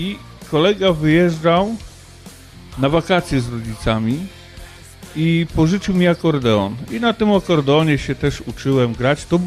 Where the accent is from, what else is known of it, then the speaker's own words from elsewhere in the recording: Darłowo, West Pomeranian Voivodeship, Poland; Ja pochodzę z małego miasteczka, Darłowo, i w latach 80. nie miałem od kogo się uczyć za bardzo tam.